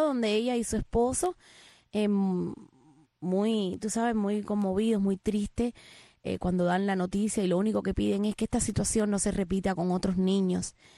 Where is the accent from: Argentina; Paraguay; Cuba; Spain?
Cuba; como cubanos